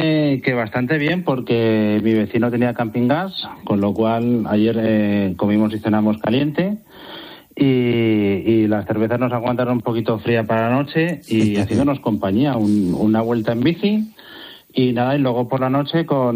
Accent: Madrid, Community of Madrid, Spain; now in Galicia, Spain; hoy ya soy de Madrid y estoy teletrabajando aquí en Galicia

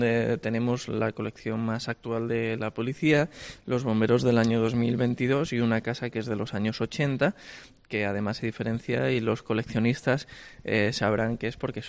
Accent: Santander, Cantabria, Spain; pues somos de Santander

